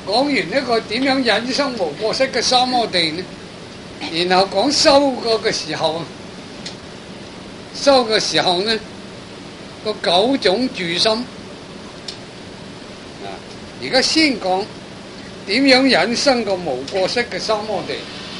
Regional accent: China; 日本式的坐法呢，我哋中國人個腳好辛苦嘅

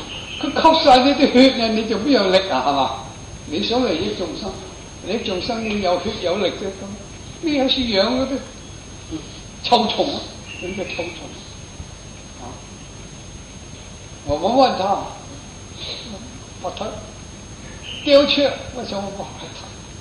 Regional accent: Hong Kong; 我哋香港人哋去重奸坐好靓添，好过好多地方。

